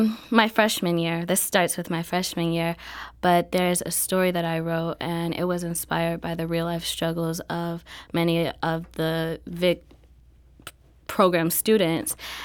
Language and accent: English; St. Louis, Missouri, United States; So I grew up in St. Louis City until I was about maybe 12 or so, sixth grade. Mm-hmm. And then I moved out to the county